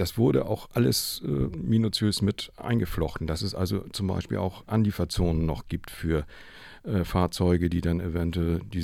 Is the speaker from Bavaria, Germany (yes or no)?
no; Hamburg, Germany; Ich bin ja hier groß geworden und ich kenne so viele Ecken. Ich bin in Eimsbüttel aufgewachsen, kenne Winterhude, also eigentlich fast jeden Stadtteil